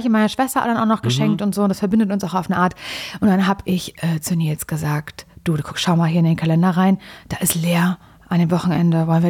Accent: East Germany, Germany; bin halt ein Ossi-Kind und war immer an der Ostsee im Urlaub.

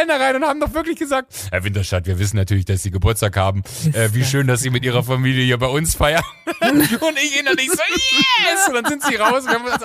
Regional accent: Germany; Ich bin zwar hier in Deutschland aufgewachsen, fühle mich auch als Deutsche, bin aber ja halt irgendwie wahrscheinlich ist ja wie in deinem Podcast ist ja auch immer das Thema, so in Griechenland bist du die Deutsche, in Deutschland bist du die Griechin.

